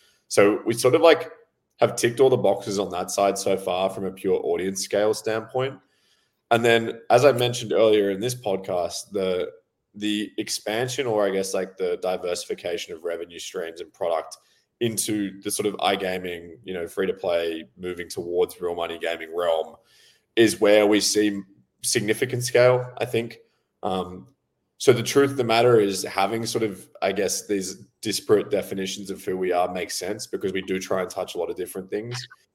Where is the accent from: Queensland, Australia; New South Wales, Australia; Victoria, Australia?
New South Wales, Australia; Sydney; moved away; I'm in a high-rise apartment and I'm up quite high working from home today. And the whole room started shaking. I'm from Australia, you know, on the East Coast originally in Sydney.